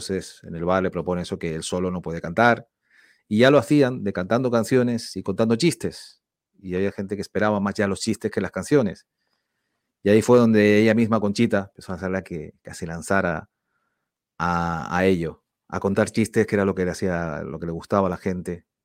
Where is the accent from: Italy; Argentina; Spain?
Spain; Canary Islands; accent: Canarian; Pues mira, pues a veces me dice que yo tengo voz de podcaster y mi acento canario, ¿no? Aunque cuando hago la voz así más para el podcast, no está tan acentuado el acento canario, ¿no?